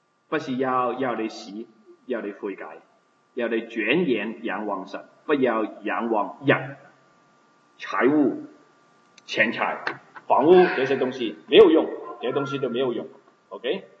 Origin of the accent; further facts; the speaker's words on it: China; 我们中国穷啊。我都没有听过说我们中国人穷